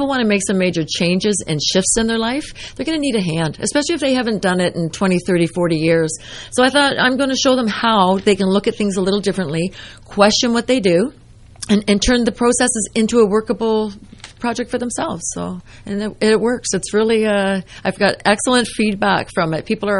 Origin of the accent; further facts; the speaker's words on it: Ontario, Canada; As you said, I'm from Ontario, Canada